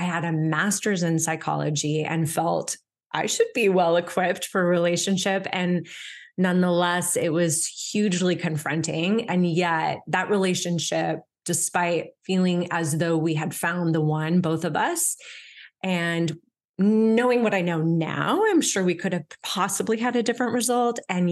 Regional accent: Portland, Oregon, United States; born there; I was born in 1974. I was born in Portland, Oregon.

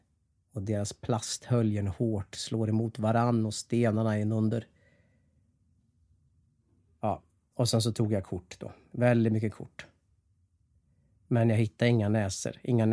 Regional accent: Skinnskatteberg, Västmanland County, Sweden; Jag är från Skinnskatteberg, skrek jag.

